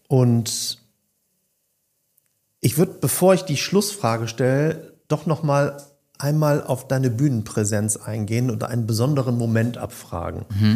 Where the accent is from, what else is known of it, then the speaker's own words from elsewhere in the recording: North Rhine-Westphalia, Germany; accent: Ruhr; Wir kommen halt aus dem Pott, von daher darfst du auch mal Dat und Wat sagen.